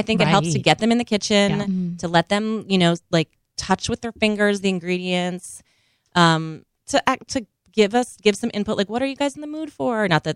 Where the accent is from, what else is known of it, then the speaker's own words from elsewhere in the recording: Minnesota, United States; because I grew up in Minnesota and we just